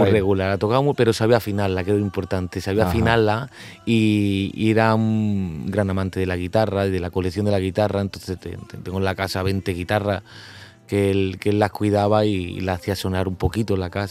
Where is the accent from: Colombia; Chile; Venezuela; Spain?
Spain; Granada, Andalusia; la verdad que fue una suerte estar en Granada, allí en mi tierra